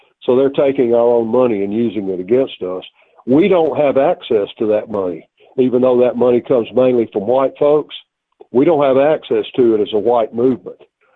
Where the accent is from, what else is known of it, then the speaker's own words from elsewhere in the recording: the South, United States; I'm a Southerner to the core, and I always will be.